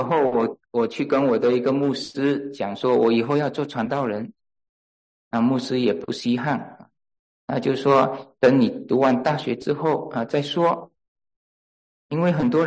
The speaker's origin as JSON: {"language": "Chinese", "country": "Malaysia", "tie": "born or raised there", "lives_now": "United States", "said": "所以，如果你要讲种族歧视的话，我从小就在那个环境里面长大，我晓得是怎么样子的，但是我很少谈 马来西亚种族歧视"}